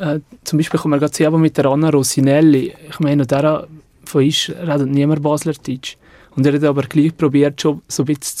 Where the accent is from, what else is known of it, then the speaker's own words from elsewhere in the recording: Valais, Switzerland; accent: Valais German dialect; Ich rede Salkischer Dialekt.